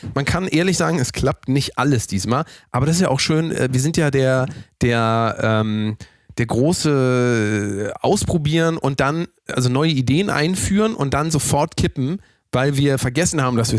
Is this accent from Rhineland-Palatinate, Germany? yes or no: yes; Rhineland-Palatinate, Germany; born there; Ich bin ja geboren im Rheinland, was ja viele gar nicht wissen. Ich habe aber mit Wegzug von aus diesem Land habe ich natürlich alles abgelegt.